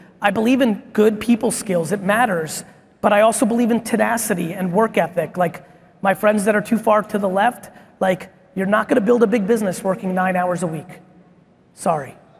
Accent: Edison, New Jersey, United States; also born or lived in Soviet Union; I was born in the Soviet Union. We were really poor. It was really hard. It was really hard. And my family was really tight, right? Immigrant shit. And we moved to a new town in New Jersey, Edison, New Jersey.

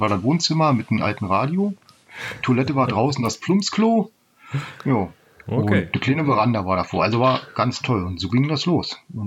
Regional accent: Salzwedel, Saxony-Anhalt, Germany; Ich komme aus Salzwedel, das liegt im nördlichen Sachsen-Anhalt, im Niemandsland, sagen wir mal so, zwischen Hamburg, Magdeburg und Wolfsburg, der größte Flecken ohne Autobahn in ganz Deutschland.

